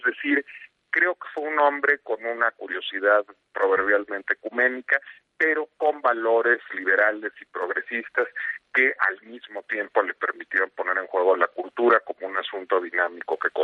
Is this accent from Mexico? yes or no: yes; Mexico; como ciudadano mexicano y como ciudadano mexicano que se dedica a la cultura